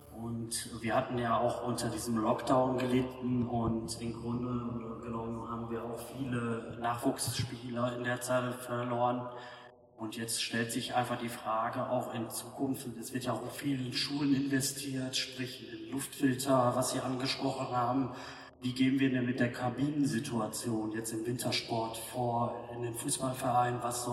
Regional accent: Mülheim, North Rhine-Westphalia, Germany; Ich komme ja aus Mülheim

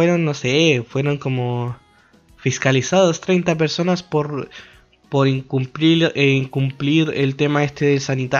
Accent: Valparaíso, Chile; salieron muchas noticias de Valparaíso, porque yo soy de Valparaíso.

